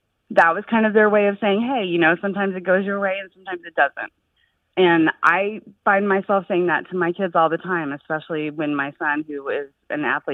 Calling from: Fleming Island, Florida, United States; I'm calling from Fleming Island, Florida, right outside of Jacksonville.

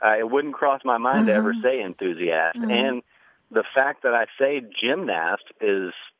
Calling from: Fort Worth, Texas, United States; Fort Worth, Texas.

